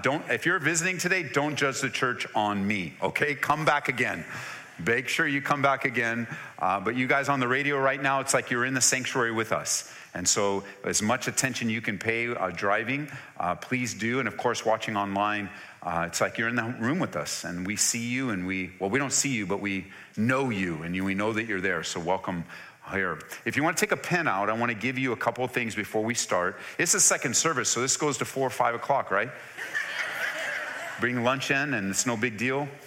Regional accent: California, United States; I grew up in Southern California, just south of East LA. It's where I was born and raised, a very rough part

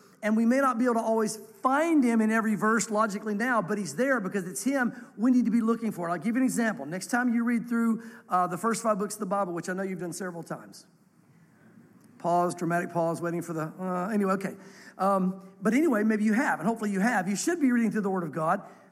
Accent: the South, United States; Listen, I grew up in the South like many of you did.

